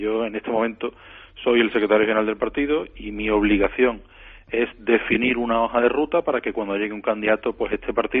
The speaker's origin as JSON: {"language": "Spanish", "region": "Andalusia", "country": "Spain", "said": "A mí, como andaluz, lo que sí me gustaría saber"}